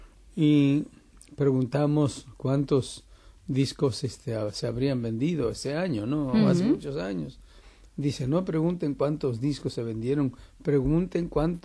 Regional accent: Argentina; Yo vengo de Argentina, ¿no? Sí, yo vengo de Argentina.

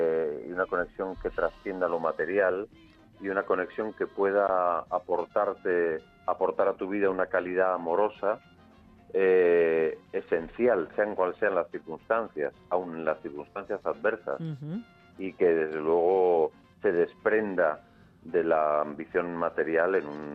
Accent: Madrid, Community of Madrid, Spain; Pero si soy madrileño y mi vida transcurrió en Madrid, por tanto amo esta ciudad, y aún me conmueve más mi otra patria más chica, que es el pueblo de mi familia materna, que es Cañamares, que es un pueblo de la Sierra de Cuenca.

